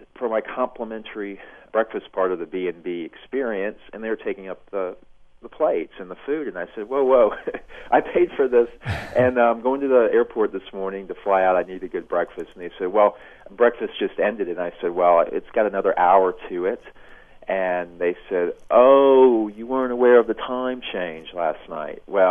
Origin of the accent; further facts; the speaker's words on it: North Carolina, United States; I told her I was from North Carolina.